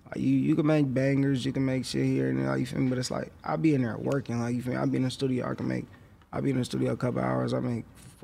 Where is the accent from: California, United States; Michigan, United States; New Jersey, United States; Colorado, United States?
California, United States; Oakland; also born or lived in Stockton; I'm from Stockton, though, feel me? That's what I read, feel me? Even though I was raised in Oakland.